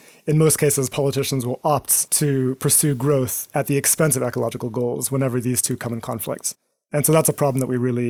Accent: Eswatini; my background growing up in Eswatini in Southern Africa, I think played a very important role

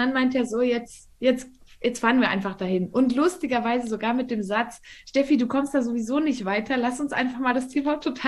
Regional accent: Valais, Switzerland; Ich bin hier im Wallis aufgewachsen, ich bin jetzt auch gerade hier, wohne hier auch immer noch. Das ist ein 500-Seelendorf

